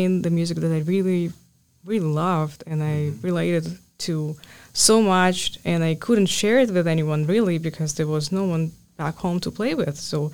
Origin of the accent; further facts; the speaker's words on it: Almaty, Kazakhstan; English is a second language; I first saw her in Almaty, actually, in my hometown.